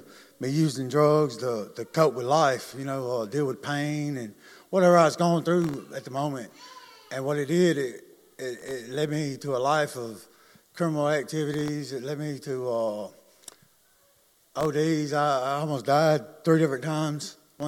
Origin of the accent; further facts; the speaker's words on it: West Point, Mississippi, United States; I'm from West Point, Mississippi.